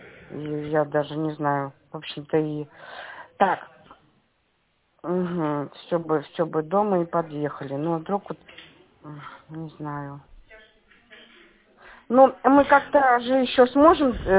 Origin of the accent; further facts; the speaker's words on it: Berezovsky, Kemerovo Oblast, Russia; мы из Березовского.